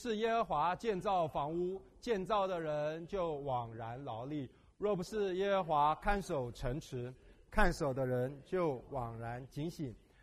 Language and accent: Chinese; China; 我就觉得我们中国人是有这种特性，就是我们很拼命三郎，有没有？